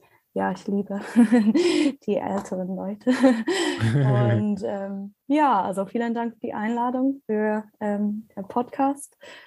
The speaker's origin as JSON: {"language": "German", "country": "Ireland", "second_language": "German", "moved": "as an adult", "lives_now": "Germany", "said": "Ich komme ursprünglich aus Irland. Ich habe mein Medizinstudium dort gemacht und dann dort ein Jahr gearbeitet."}